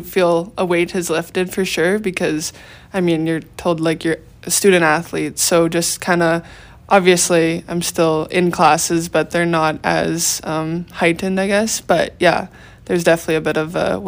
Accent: Cochrane, Alberta, Canada; I'm from Cochrane, Alberta, so just outside of Calgary, and I grew up playing for the Rocky Mountain Raiders.

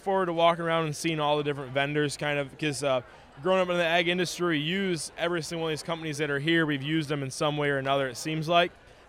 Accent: Pearl City, Illinois, United States

